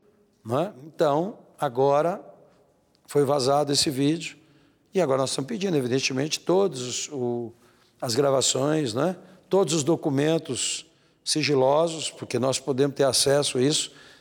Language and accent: Portuguese; Brasília, Federal District, Brazil; e eu sou de Brasília, né? Sou representante do DF